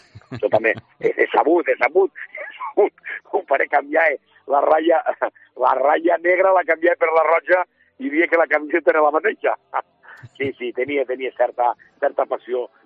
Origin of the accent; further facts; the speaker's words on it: Benicàssim, Valencian Community, Spain; nosaltres, com sabràs, tota la família som de Benicassi.